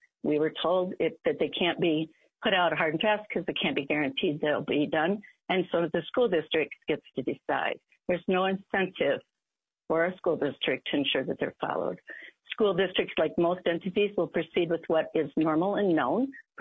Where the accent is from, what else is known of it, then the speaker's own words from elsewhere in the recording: Iowa, United States; I grew up in Iowa. No one hold it against me.